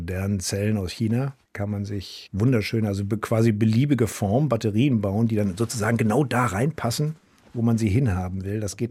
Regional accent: Germany; als Deutscher denkt man ja beim Motorradfahren, Motorrad ist eine geile Sache, wenn das Wetter schön ist, wenn es nicht regnet. So, damit wachsen wir auf

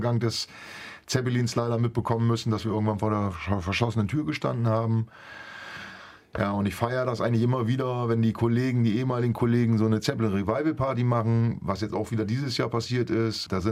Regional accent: Bassen, Lower Saxony, Germany; also born or lived in Oyten; Ich komme aus Euthen tatsächlich. Ich bin geborener Bassener Swatthagen, bin dann durch eine Beziehung nach Euthen gezogen und von Euthen jetzt wieder nach Bassen zurück. Da lebe ich seit eigentlich meiner Geburt, seit 1968 bin ich in Bassen ansässig, beziehungsweise in der Gemeinde Euthen.

